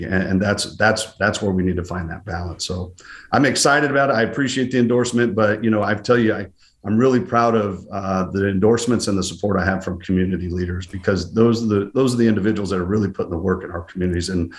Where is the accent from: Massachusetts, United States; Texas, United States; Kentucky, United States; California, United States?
California, United States; Modesto; You know, I grew up in South Modesto where sometimes the issues were handled in a street fight